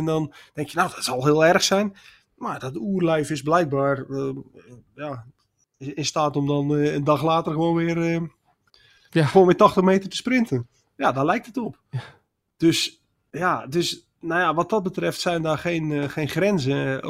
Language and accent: Dutch; Netherlands; En ja, wij kijken er waarschijnlijk als Nederlanders vrij nuchter naar.